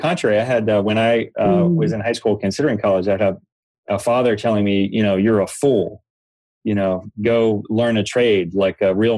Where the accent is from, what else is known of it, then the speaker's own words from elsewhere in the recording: Pittsburgh, Pennsylvania, United States; So, growing up in Pittsburgh in an area called East Liberty. If you remember East Liberty, you better keep an eye on your purse.